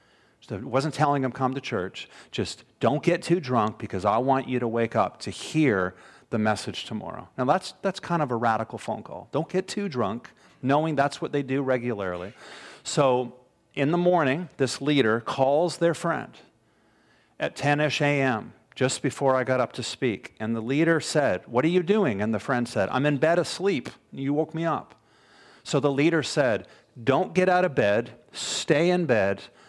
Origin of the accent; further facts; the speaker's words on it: Toronto, Ontario, Canada; April and I are born and raised in Toronto. Anybody heard of that city before? Just down the street a little. Born and raised